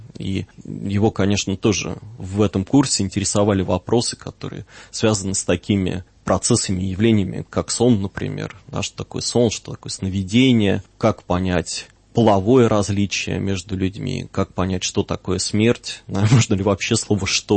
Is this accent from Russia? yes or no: yes; Voronezh, Voronezh Oblast, Russia; born there; я учился в Воронежском университете, сам я родился в Воронеже